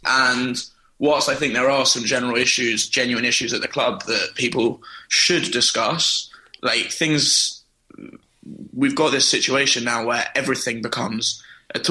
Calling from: New York, United States; I'm calling from New York.

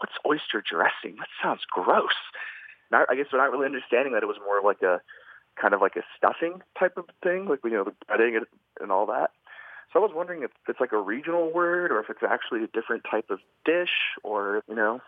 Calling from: San Antonio, Texas, United States; I'm from San Antonio, Texas.

